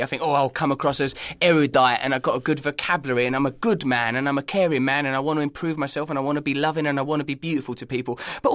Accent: England, United Kingdom; I think I misjudged the American cultural landscape as an Englishman abroad.

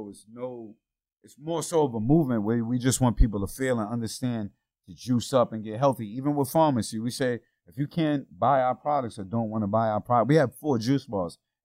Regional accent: Yonkers, New York, United States; I'm from Yonkers, New York, and made it rapping.

